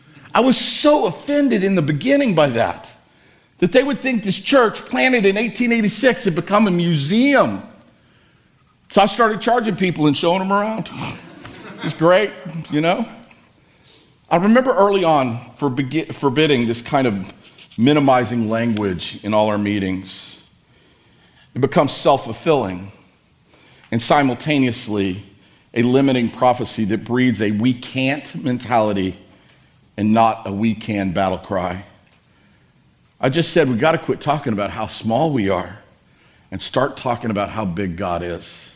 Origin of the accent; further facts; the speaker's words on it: El Paso, Texas, United States; This was my story growing up in El Paso.